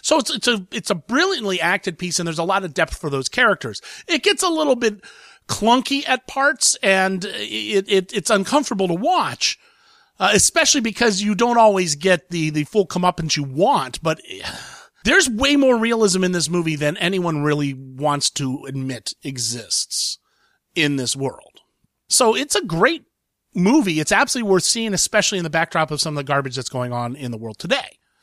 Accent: Columbus, Ohio, United States; And I'm from Columbus.

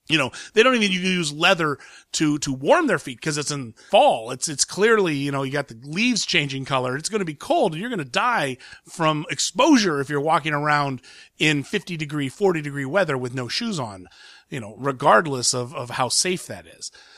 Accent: Ohio, United States; I grew up in Ohio and I had family who lived on farms, farms are noisy.

